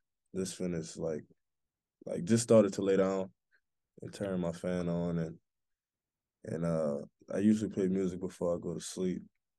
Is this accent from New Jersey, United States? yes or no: no; New Orleans, Louisiana, United States; I'm from New Orleans, Louisiana